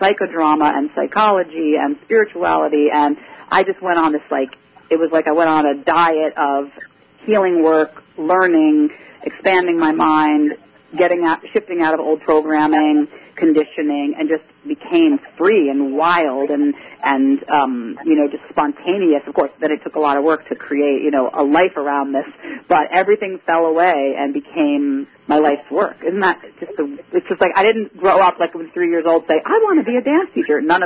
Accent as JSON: {"language": "English", "region": "New York", "country": "United States", "said": "I'm a New Yorker originally"}